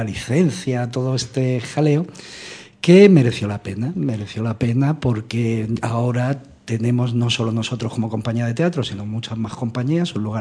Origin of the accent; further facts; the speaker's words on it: Madrid, Community of Madrid, Spain; also born or lived in Canary Islands; nos fuimos un año a vivir a Canarias, a trabajar allí, Aurora Canarias. Y de vuelta a Madrid, yo soy de Madrid.